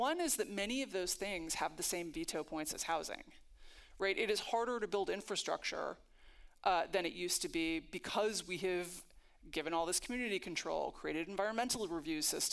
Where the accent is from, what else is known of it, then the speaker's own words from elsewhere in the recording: Manhattan, New York, United States; I grew up in Manhattan, and my mom had two kids because I grew up in Manhattan.